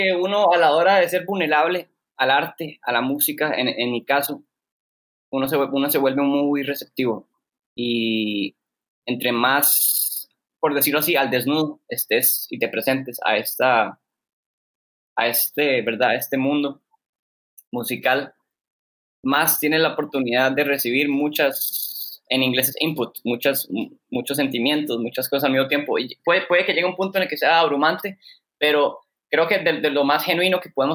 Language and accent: Spanish; Costa Rica; Yo como tico no me identifico tanto porque yo nací aquí toda mi vida